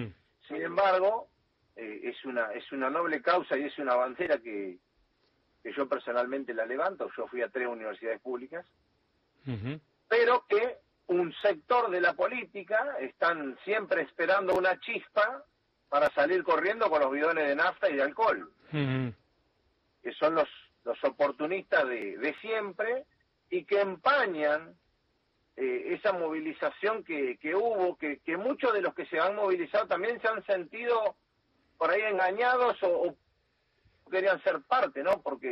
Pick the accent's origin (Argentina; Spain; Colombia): Argentina; General Alvear, Buenos Aires Province; born there; also born or lived in Saladillo / Azul / Rosario / Sáenz Peña; Bueno, yo nací en General Alvear, después también hice mi secundaria en Saladillo, una parte de la universidad hice en Azul, también pasé varios meses en la ciudad de Rosario, luego me instalé en Sáenz Peña, Chaco, Salta Capital, Joaquín B. González, al sur de Salta.